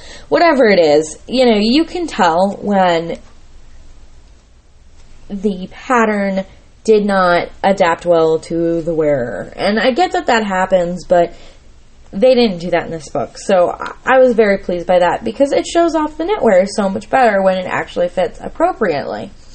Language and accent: English; Florida, United States; I'm from Florida, y'all. Born, raised. I lived there for 27 years of my lifetime. I lived on the beach for at least 10 years.